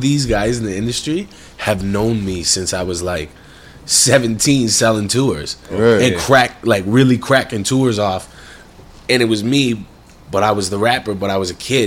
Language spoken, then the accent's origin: English; Ajax, Ontario, Canada; Like, I'm from Ajax. They're from Ajax.